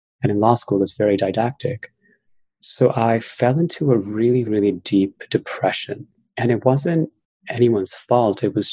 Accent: New York City, New York, United States; So I grew up in New York City and I come from a family of meditators.

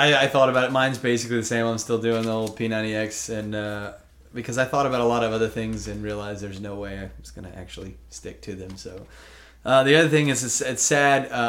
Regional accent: Texas, United States; I'm from Texas, but I wouldn't put it past a bunch of Texans

